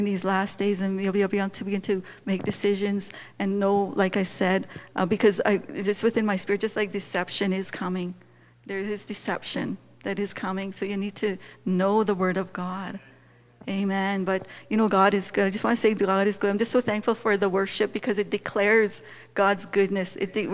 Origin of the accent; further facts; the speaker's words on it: Saskatchewan, Canada; I grew up on the Kiskus First Nations, that's by Manitoba border by Kamsack, and very shy, very quiet.